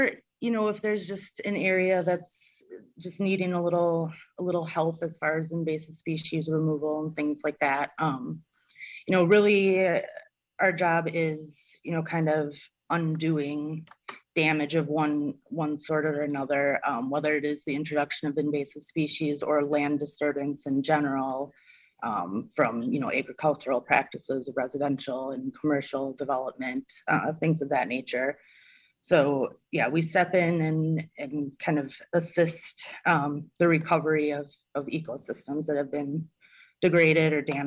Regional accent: Pewaukee, Wisconsin, United States; Well, I grew up in Pewaukee, Wisconsin, and honestly, I'd say as young as I can remember, I had an interest in all things natural.

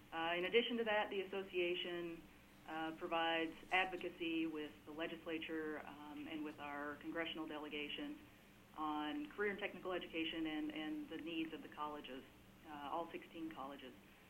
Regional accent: Arkansas, United States; now in Wisconsin, United States; I came to Wisconsin from Arkansas, so I came to Wisconsin on purpose. I wanted to live here, not merely a native, but this is my chosen home

